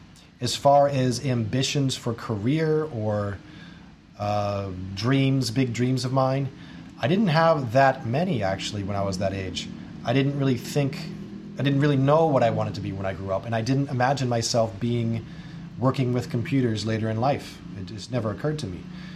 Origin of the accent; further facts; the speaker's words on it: Midwest, United States; So if I say to someone when I'm traveling, I'm from the Midwest, and they've never heard that term or doesn't know what it means, I explain it